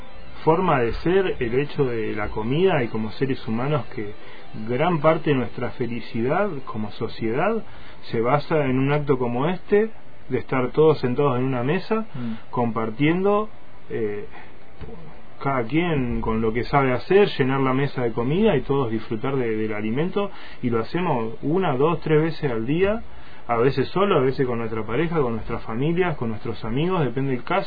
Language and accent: Spanish; Argentina; un montón de cosas que tenemos como nosotros, además, adosadas como argentinos.